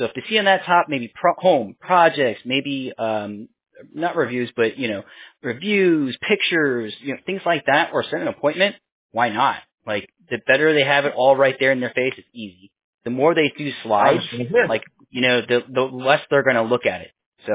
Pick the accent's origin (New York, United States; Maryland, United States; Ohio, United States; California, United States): New York, United States; born there; Originally, I was born in New York. I lived upstate.